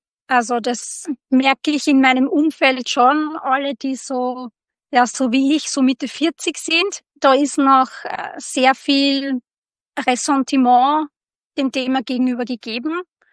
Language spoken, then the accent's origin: German; Austria; Ja, das ist gerade bei uns in Österreich natürlich ein Riesenthema